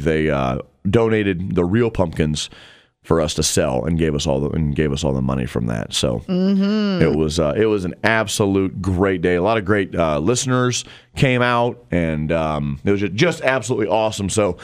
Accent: Madison, Wisconsin, United States; no, I'm from Madison, but I grew up in the area.

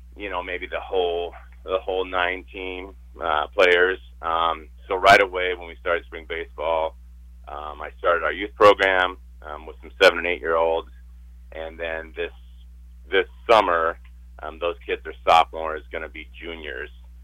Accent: McCook, Nebraska, United States; As I grew up in McCook, I kind of relate it to McCook.

